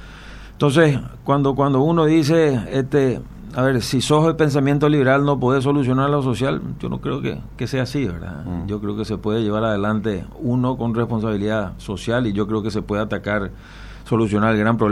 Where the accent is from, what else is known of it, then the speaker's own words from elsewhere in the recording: Paraguay; como paraguayos